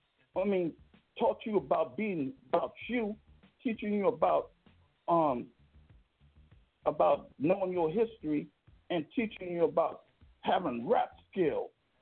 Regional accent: Brooklyn, New York, United States; I'm from Brooklyn, New York. Grew up where the music started from the streets.

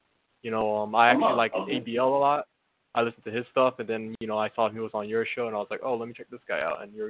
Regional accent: Jamaica; I'm actually, believe it or not, I'm actually from Jamaica, and I'm black.

